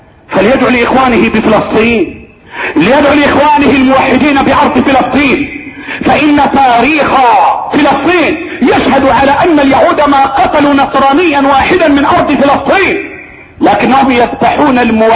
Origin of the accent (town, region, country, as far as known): Egypt